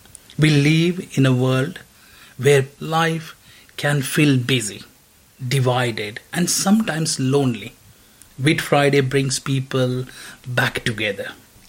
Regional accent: India; English is a second language; now in England; We don't have anything quite like this where I grew up in India.

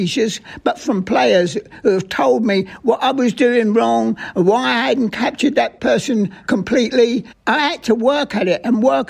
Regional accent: Tottenham, London, United Kingdom; born there; I was born in 1934. I was born in White Hart Lane, Tottenham, which is a 2-minute walk to the Tottenham Hotspur football ground.

